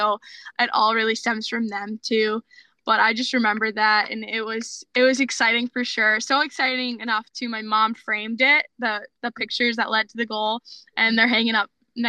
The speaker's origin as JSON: {"language": "English", "town": "Boston", "region": "Massachusetts", "country": "United States", "tie": "born or raised there", "said": "BU was like playing with the Boston on the front of your jersey, like that being from my hometown, was just like it was like a want, but more like a need."}